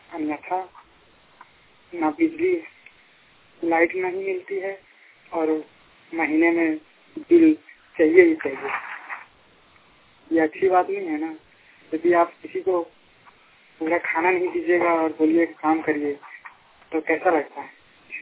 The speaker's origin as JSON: {"language": "Hindi", "region": "Jharkhand", "country": "India", "said": "जिले सहरारी और शर्मा टाउन थाना जानगर डिस्ट्रिक्ट कोडरमा झारखंड के निवासी हूँ।"}